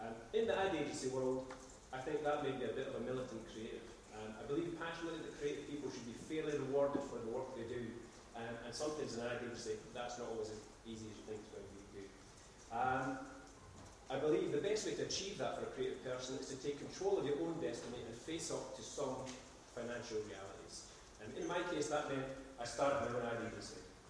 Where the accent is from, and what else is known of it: Scotland, United Kingdom